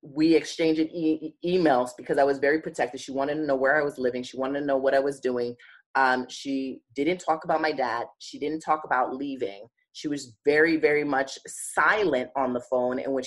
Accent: New York City, New York, United States; whereas I grew up in Bed-Stuy, and it's like, dude, we was like right there this whole time.

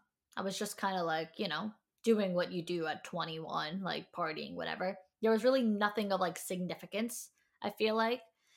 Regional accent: New York, United States; moved away as an adult; now in Tampa, United States; I moved from New York, where I'm from, to Tampa, Florida.

